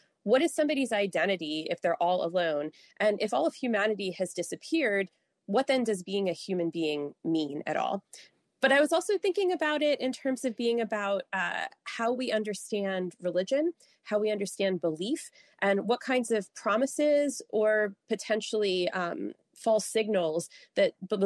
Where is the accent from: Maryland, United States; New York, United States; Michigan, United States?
Maryland, United States; now in Wisconsin, United States; But I'm not originally from Wisconsin. I'm from the Mid-Atlantic. So when I moved here, I had to get used to these massive snowstorms